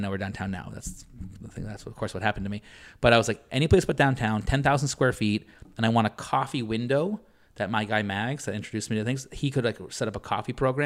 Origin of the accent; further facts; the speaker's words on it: Boston, Massachusetts, United States; So like I grew up in Boston.